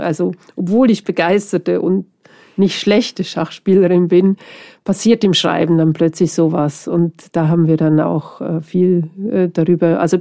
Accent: Switzerland; als Schweizerin

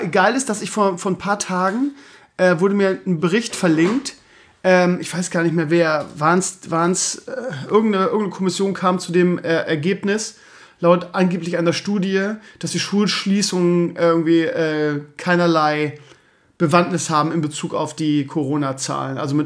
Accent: Schleswig-Holstein, Germany; also bei uns in Schleswig-Holstein wären 3 Wochen davon sowieso Osterferien gewesen.

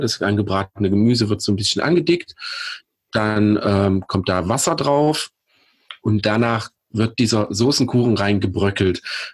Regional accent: Pößneck, Thuringia, Germany; wenn wir als Familie zusammengefeiert haben in meiner Heimatstadt Pößneck

